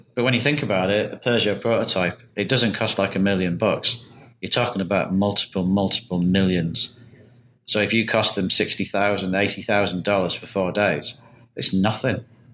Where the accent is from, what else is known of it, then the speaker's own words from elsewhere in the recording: United Kingdom; moved away; When I left, I was from the United Kingdom and sometimes known as Great Britain.